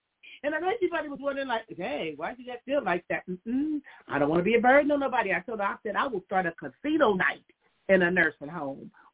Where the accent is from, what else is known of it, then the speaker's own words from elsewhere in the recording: Compton, California, United States; I remember growing up in Compton and my next door neighbor.